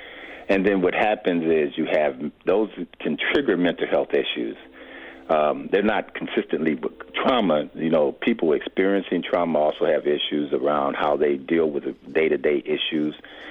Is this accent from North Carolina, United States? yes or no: no; Milwaukee, Wisconsin, United States; born there; I was born in Milwaukee, and Milwaukee has always been a very segregated city.